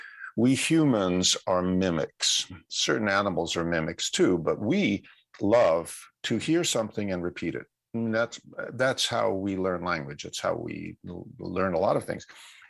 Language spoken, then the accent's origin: English; New York City, New York, United States; I've been going to concerts, theater, and opera since I was very, very young, growing up in New York City